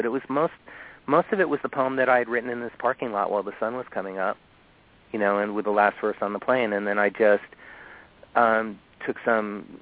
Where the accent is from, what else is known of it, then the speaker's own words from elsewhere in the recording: Miami, Florida, United States; I was back in my hometown of Florida, you know, in Miami.